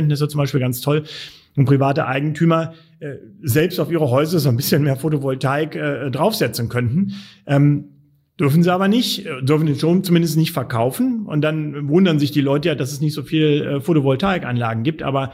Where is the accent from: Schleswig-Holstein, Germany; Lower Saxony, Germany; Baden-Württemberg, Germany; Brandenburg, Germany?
Lower Saxony, Germany; Als Niedersachse um die Ecke.